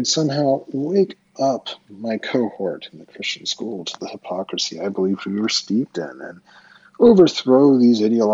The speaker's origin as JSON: {"language": "English", "town": "Twin Falls", "region": "Idaho", "country": "United States", "tie": "born there", "said": "I was born in Twin Falls, Idaho, in Magic Valley, at the Magic Valley Regional Medical Center, on April 15th, 1974"}